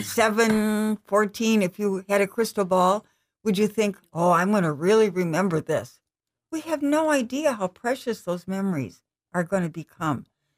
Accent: Racine, Wisconsin, United States; I would write free stories about growing up in Racine.

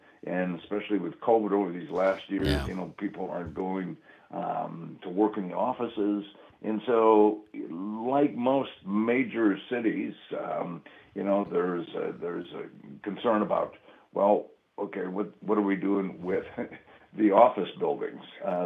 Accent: Appleton, Wisconsin, United States; now in Pittsburgh, United States; I mean, growing up in Appleton, in the paper mills

